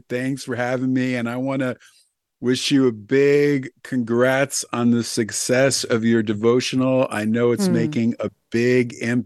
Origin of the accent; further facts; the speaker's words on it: New York City, New York, United States; When I was young, I grew up outside of New York City and in New York City, and I used to feed homeless people.